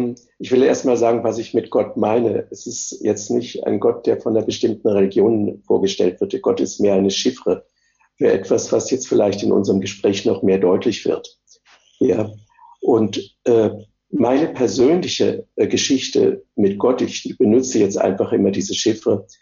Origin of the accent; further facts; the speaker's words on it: Wrocław, Lower Silesian Voivodeship, Poland; born there; Also ich bin im Krieg geboren. Ich bin 1943 in Breslau geboren.